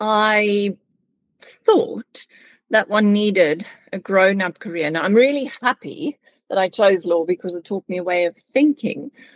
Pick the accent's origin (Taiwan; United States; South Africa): South Africa; first language Afrikaans; English is a second language; My mother tongue is Afrikaans, and actually for me, German is not that difficult compared to, well, the pronunciation's fairly easy, the sentence structure, the word formulation.